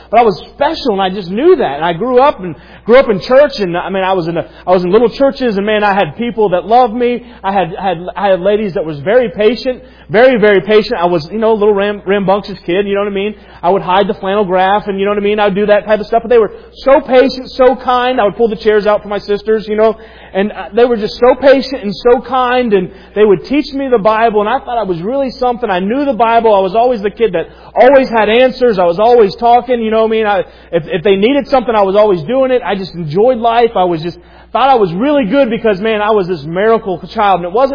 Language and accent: English; Loudonville, Ohio, United States; I grew up in Loudonville, Ohio, right next to Mohican.